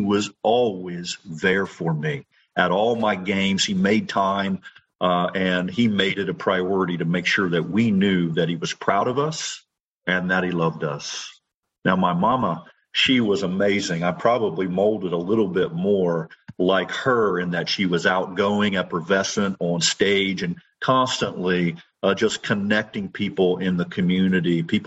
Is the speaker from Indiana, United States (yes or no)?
yes; Anderson, Indiana, United States; I grew up in Anderson, Indiana. It was a middle-class existence. My dad worked for General Motors. My mom was a nurse for a local ophthalmologist. So I had a pretty good upbringing in Anderson.